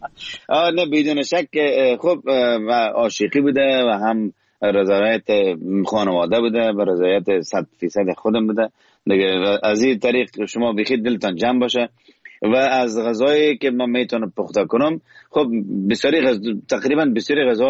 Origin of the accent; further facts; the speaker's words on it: Kabul, Afghanistan; also born or lived in Herat; زادگاه من هرات، و اما در کابل ما بزرگ شدم. به او دلیل وقتی که امروی مردمانه که به لهجه کابلی صحبت میکنم بسیار نرمال کابلی صحبت میکنم، وقتی هراتی باشه بسیار نرمال هراتی صحبت میکنم